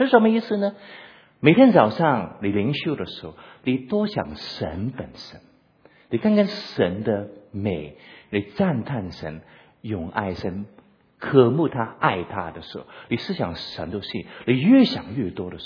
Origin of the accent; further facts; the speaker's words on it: Hong Kong; first language yue; Chinese is a second language; 我虽然是我香港长大，我是母语是广东话哈，我现在但是服侍大部分是讲国语的国语人哈